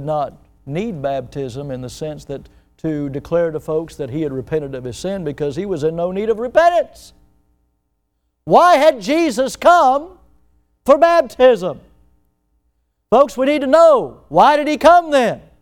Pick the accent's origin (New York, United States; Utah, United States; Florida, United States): Florida, United States; Where are you from? I'm from Florida. You know, I'd be out of place.